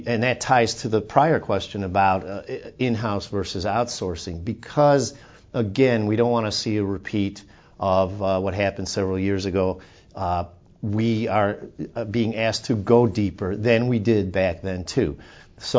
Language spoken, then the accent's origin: English; Chicago, Illinois, United States; there was an article this morning about how in Chicago, my hometown, of how trophy properties, the rents there are so much higher